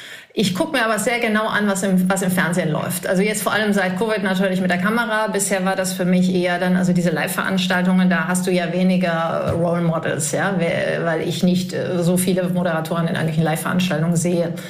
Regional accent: Cologne, North Rhine-Westphalia, Germany; now in Frankfurt, Germany; ich wohne in Frankfurt seit vielen Jahren, als Kölsche natürlich, sozusagen im Exil

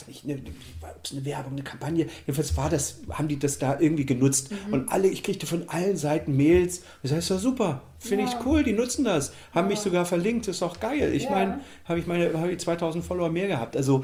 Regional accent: Germany; Ich bin ja in der DDR groß geworden, da gab es die Polytechnische Oberschule, auf die bin ich gegangen, 10 Jahre.

